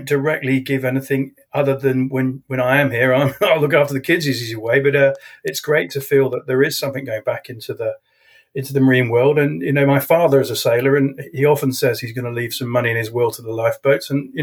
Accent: Brighton, South East England, United Kingdom; born there; Yes, I was born in Brighton.

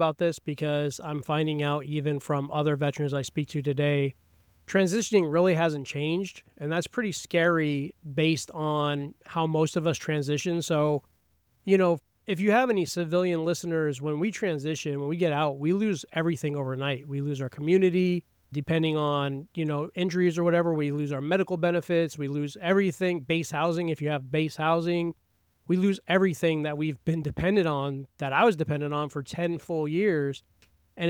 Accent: California, United States; born and raised in California for 21 years.

